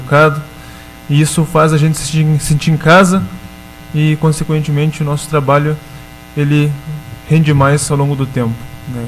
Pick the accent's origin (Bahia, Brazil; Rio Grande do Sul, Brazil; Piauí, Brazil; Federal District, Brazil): Rio Grande do Sul, Brazil; Alegrete; now in Agudo, Brazil; Eu venho de Alegrete, né, com a missão de ser o enfermeiro da UBS Tia Laurinha. Estou há um mês e alguns dias na cidade